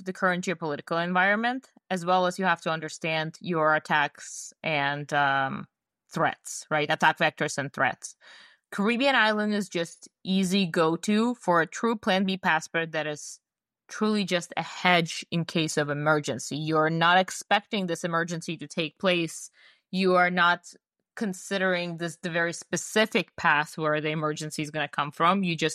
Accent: United States; I'm an American myself.

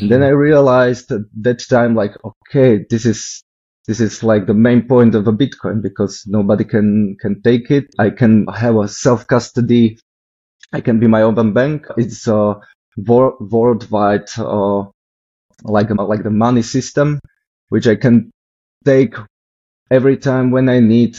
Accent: Košice, Košice Region, Slovakia; I'm originally from Košice, which is east side of Slovakia, which is pretty close to Ukrainian borders.

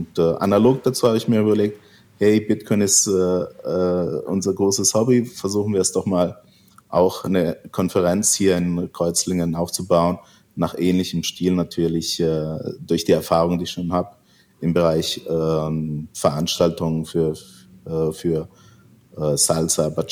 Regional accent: Karlsruhe, Baden-Württemberg, Germany; Ja, ich bin ein Deutscher, der in Karlsruhe aufgewachsen ist. Ich habe einen Background aus dem Balkan. Ich bin, also meine Großeltern waren Serben und ich habe in Karlsruhe meine Ausbildung

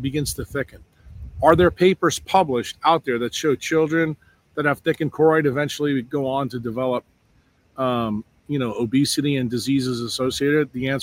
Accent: New York, United States; Growing up in New York, I would leave the house with wet hair. I'd stand in between the subway cars going to school

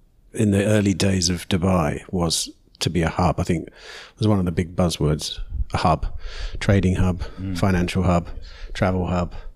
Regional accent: South East England, United Kingdom; I grew up in Kent, right?

